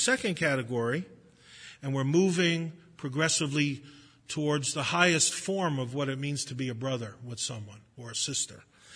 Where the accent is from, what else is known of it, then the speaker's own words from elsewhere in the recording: Brooklyn, New York, United States; I'm a Jew from Brooklyn, he's from the Midwest, I'm white, he's black, but we're brothers.